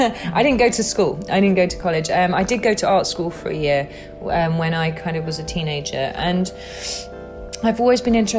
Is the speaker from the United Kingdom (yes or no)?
yes; England, United Kingdom; I'm from England and I am privileged and protected to be